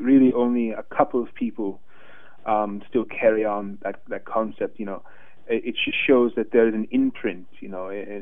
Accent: Jamaica; also born or lived in Haiti; growing up in Jamaica and places like Haiti and being of German heritage myself, I am partially on my father's side, I'm of German bloodlines.

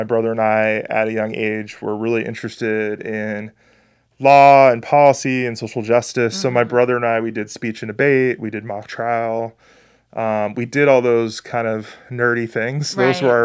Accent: Santa Clarita, California, United States; So I am from Santa Clarita Valley, which is famous for Magic Mountain.

